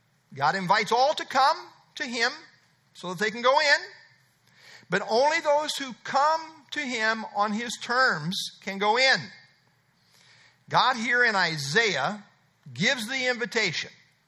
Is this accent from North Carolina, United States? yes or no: no; Nebraska, United States; also born or lived in Iowa; I was born and raised in Nebraska, you understand. I've lived in Iowa most of my life, but I was born and raised in Nebraska, so I kind of root for both sides.